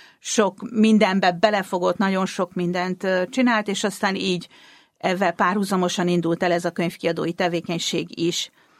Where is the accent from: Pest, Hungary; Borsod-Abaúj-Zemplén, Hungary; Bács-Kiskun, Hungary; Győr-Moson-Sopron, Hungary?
Borsod-Abaúj-Zemplén, Hungary; Miskolc; Ott éltünk, hatan vagyunk testvérek, és ő nagyon fiatalon meghalt, én még 7 éves voltam akkor. Utána ugye onnan el kellett jönnünk, és Miskolcra kerültünk